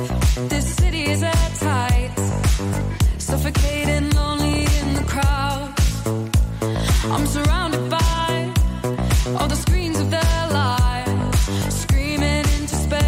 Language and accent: Italian; Agrigento, Sicily, Italy; Io sono di Agrigento, però sto andando a Dubai.